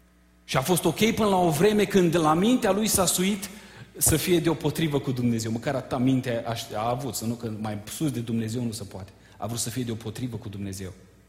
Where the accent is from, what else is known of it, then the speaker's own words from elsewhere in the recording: Iași, Iași County, Romania; Eu m-am născut în Iași, asta e capitala Moldovei.